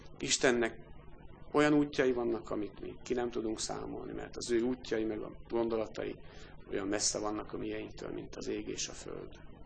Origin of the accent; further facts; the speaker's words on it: Karcag, Jász-Nagykun-Szolnok, Hungary; én Karcagon születtem itt az Alföld közepén, vastagnyakú kálvinista városban, vastagnyakú kun gyerekként, akik az Istennel nem foglalkoztak, maximum szitták a nevét. Ilyen közegben nőttem föl.